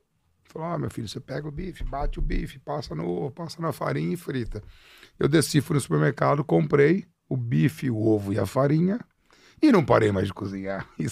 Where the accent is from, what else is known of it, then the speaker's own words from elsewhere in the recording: Piracicaba, São Paulo, Brazil; born there; also born or lived in Ribeirão Preto; now in São Paulo, Brazil; Fazia ovo frito lá em Ribeirão Preto, nasci em Piracicaba, morei um tempo em Ribeirão Preto.